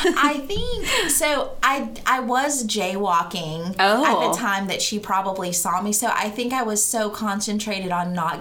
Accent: Philippines; because I am Filipino, this really stuck out to me.

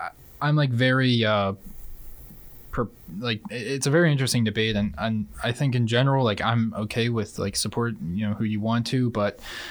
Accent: Maryland, United States; I'm not from Alabama. I'm from Maryland.

